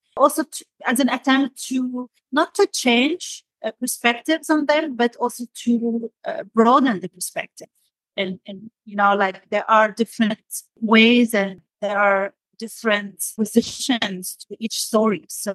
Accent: Damascus, Damascus Governorate, Syria; now in Netherlands; because I come from a Middle Eastern background. I grew up in Damascus, Syria, and I moved to the Netherlands.

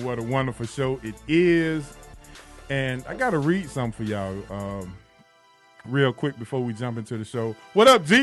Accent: Atlanta, Georgia, United States; Just like I said, I'm from Bankhead, the Bankhead legend.

